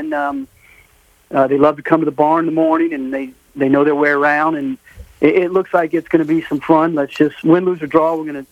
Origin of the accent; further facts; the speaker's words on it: New Orleans, Louisiana, United States; even though we're all from New Orleans